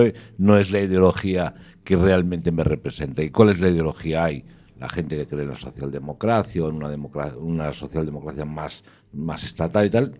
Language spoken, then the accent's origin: Spanish; Galicia, Spain; en mi pueblo, que son 5.000 habitantes en Orense